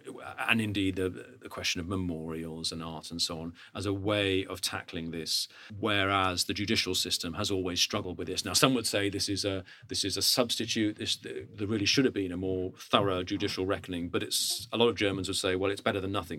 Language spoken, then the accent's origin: English; United Kingdom; And immediately, as a Brit, you look